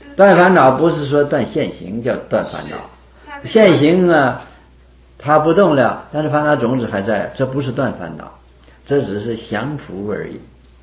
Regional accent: China; 我中国人也好，外国人都是这样子。

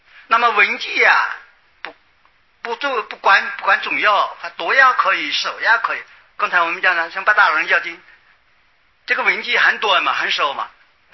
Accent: China; 我们中国人呢喜欢简略，我们就一个楞字就代表了

